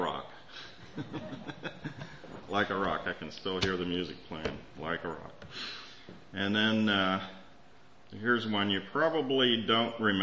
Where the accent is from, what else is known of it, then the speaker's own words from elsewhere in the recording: Virginia, United States; For some prejudice, I'm from Virginia.